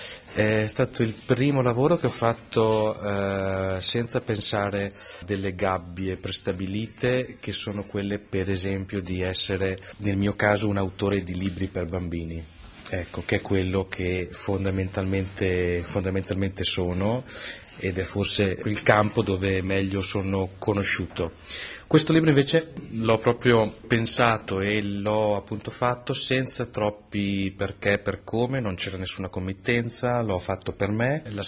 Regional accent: Lombardy, Italy; sono i pioppeti della mia zona della Bassa, perché io vengo dalla provincia di Mantova.

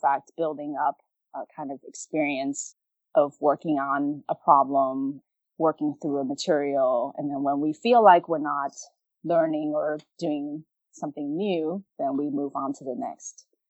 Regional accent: Los Angeles, California, United States; also born or lived in Taipei, Taiwan; So I grew up in Los Angeles in the suburbs, and my parents were developers, but right before we moved to LA, I was born in Taipei

